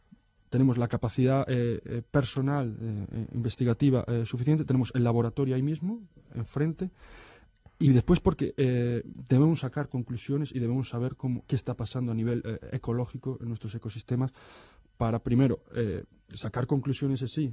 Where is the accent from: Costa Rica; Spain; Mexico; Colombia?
Spain; Galicia; de las cuales a mí me ha tocado vivir, creo recordar que 4, como gallego